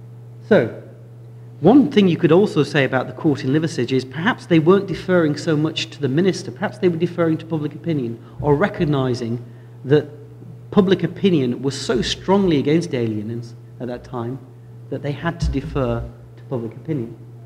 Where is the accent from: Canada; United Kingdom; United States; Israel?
United Kingdom; And we're British, and we do whatever works.